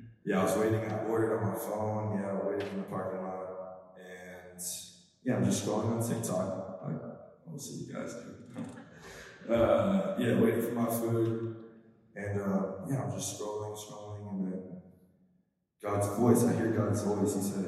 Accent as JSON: {"language": "English", "region": "California", "country": "United States", "said": "I'm from the Bay Area originally, so bigger cities. So coming here was definitely a culture shock, to say the least."}